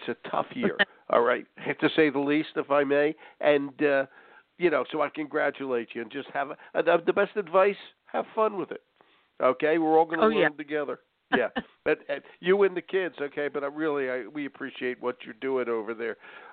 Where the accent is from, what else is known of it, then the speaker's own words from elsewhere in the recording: Philadelphia, Pennsylvania, United States; Yeah, I'm from Philadelphia